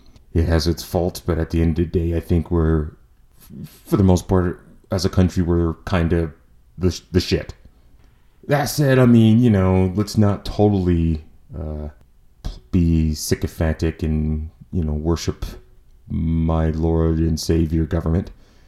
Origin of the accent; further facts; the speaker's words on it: Charleston, South Carolina, United States; because in the days I grew up in Charleston, two branches of the armed forces dominated.